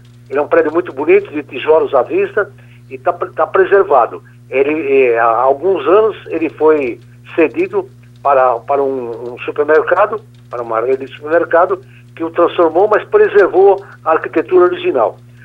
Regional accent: São Paulo, Brazil; Eu nasci aqui na Mooca, eu tenho 70 anos de idade, Nasci aqui na Mooca e como um bom moquense, jamais saí aqui do bairro.

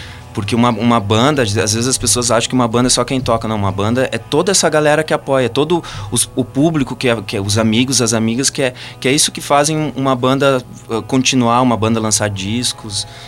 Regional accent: Nova Prata, Rio Grande do Sul, Brazil; eu sou de Nova Prata, na Serra Gaúcha.

